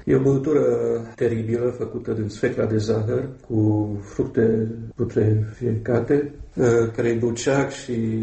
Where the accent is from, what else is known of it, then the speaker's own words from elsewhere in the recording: Cluj-Napoca, Cluj County, Romania; Romanian is a second language; Eu sunt clujan, m-am învățat română în Cluj. Eu cred că și tu, cum ești clujan, noi vorbim mai mult limba literară română.